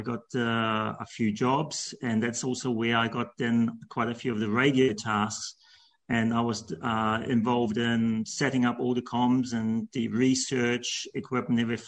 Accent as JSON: {"language": "English", "country": "New Zealand", "tie": "born or raised there", "said": "I'm from a pretty mixed background. I come from New Zealand. So I grew up in New Zealand, although my parents are from Europe, from Germany and Netherlands. So I grew up with various languages and in various different places."}